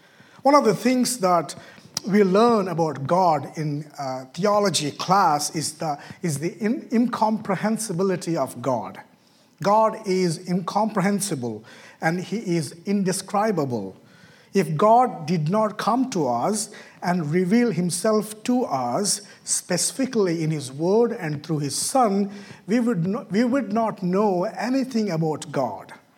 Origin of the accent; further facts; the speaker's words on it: India; English is a second language; moved away as an adult; now in United States; I'm originally from India, and I pastored a church back home for 10 years, and we as a family moved to the U.S. In 2021 in the month of August